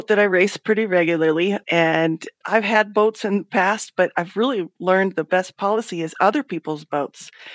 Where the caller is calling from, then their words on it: Montana, United States; I'm calling from Montana today.